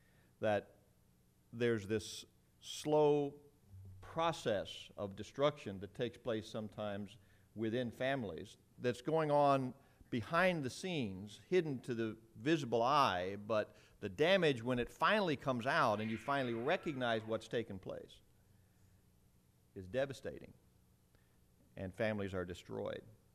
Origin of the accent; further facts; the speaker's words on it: Cincinnati, Ohio, United States; now in Fort Myers, United States; I grew up in Cincinnati. This is really home to me, though I've been in Fort Myers for 28 years. Cincinnati, I guess, will always be home.